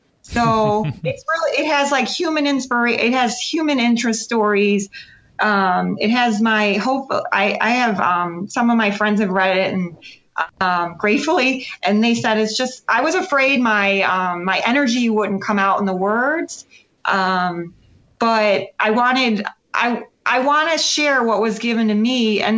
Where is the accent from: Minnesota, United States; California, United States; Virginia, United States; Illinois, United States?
Illinois, United States; Chicago; It's, you know, I'm from Chicago. There are no hills.